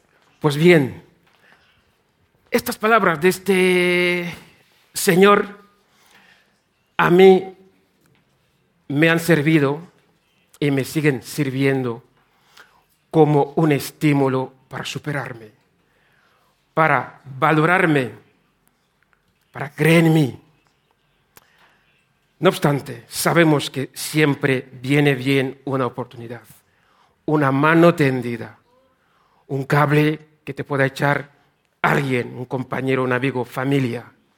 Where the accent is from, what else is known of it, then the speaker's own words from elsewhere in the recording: Yaoundé, Centre, Cameroon; Spanish is a second language; now in Spain; soy de origen africano. Nací en Yaoundé, es la capital de Camerún, y llego aquí en España desde 2005.